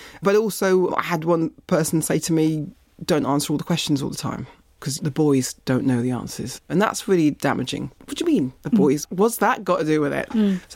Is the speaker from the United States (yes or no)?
no; London, United Kingdom; I was brought up in East London, Walthamstow and Leytonstone